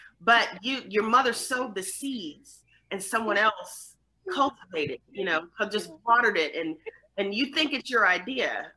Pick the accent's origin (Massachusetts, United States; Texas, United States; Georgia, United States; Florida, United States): Georgia, United States; Atlanta; also born or lived in Memphis; I was born in Memphis, raised mostly in Atlanta, grew up in Atlanta, spent most of my life in Atlanta.